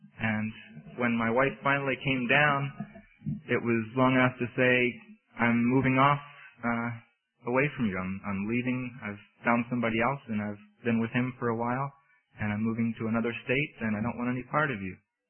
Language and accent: English; Pennsylvania, United States; also born or lived in Biloxi; I was originally from Pennsylvania, moved back up to Pennsylvania from Biloxi